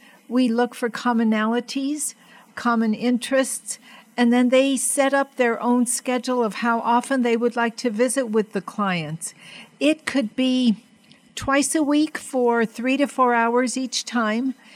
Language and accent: English; Placitas, New Mexico, United States; Because I'm from Placitas, I go up there every now and then